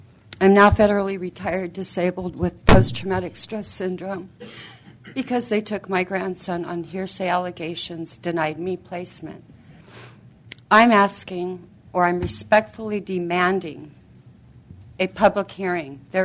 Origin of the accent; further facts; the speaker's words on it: California, United States; I'm from Monterey County, California.